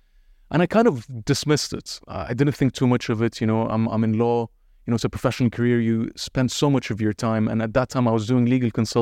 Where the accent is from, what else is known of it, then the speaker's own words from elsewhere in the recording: Dubai, United Arab Emirates; born and raised in Dubai, and we recently set up an Airbnb company or property management company in Dubai.